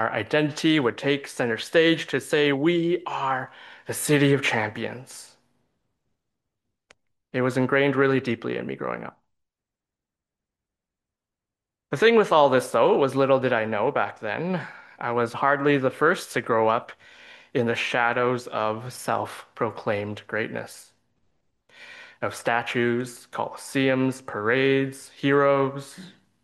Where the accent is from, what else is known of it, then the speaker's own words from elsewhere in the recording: Edmonton, Alberta, Canada; I was born and raised in Edmonton. I just actually got back from there this past week. I try to take a trip back every year.